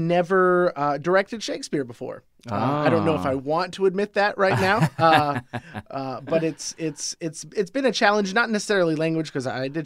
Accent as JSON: {"language": "English", "town": "Goldsboro", "region": "North Carolina", "country": "United States", "lives_now": "Athens, United States", "said": "Goldsboro, North Carolina."}